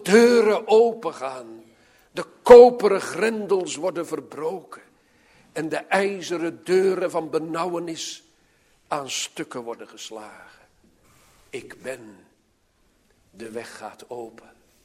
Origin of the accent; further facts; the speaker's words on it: Sliedrecht, South Holland, Netherlands; Vele, vele jaren geleden heb ik belijdenis gedaan in de kerk in Sliedrecht, waar ik opgegroeid ben.